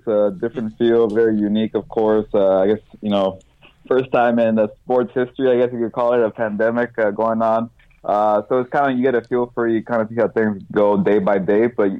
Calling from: Artesia, California, United States; From Artesia.

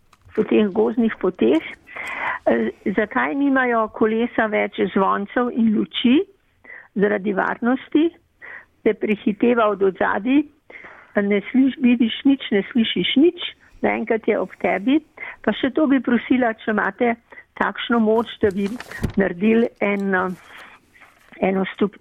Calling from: Ljubljana, Central Slovenia, Slovenia; Jaz sem starejša kolesarka iz Ljubljane

